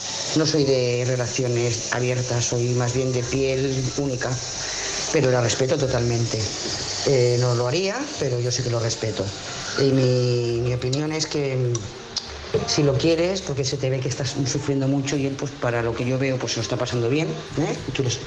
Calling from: Lloret de Mar, Catalonia, Spain; de Lloret de Mar.

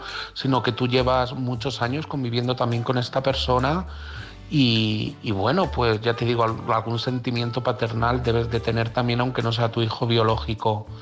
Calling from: Madrid, Community of Madrid, Spain; de Madrid.

